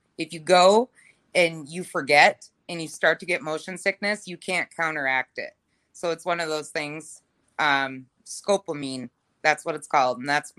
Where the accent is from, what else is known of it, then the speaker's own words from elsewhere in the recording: Ogilvie, Minnesota, United States; Yep. I grew up in Ogilvie, Minnesota. So okay. I don't know if you know where that is.